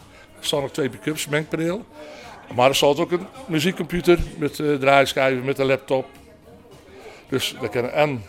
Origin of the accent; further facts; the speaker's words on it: 's-Hertogenbosch, North Brabant, Netherlands; accent: Bosch dialect; Wij praten plat bos.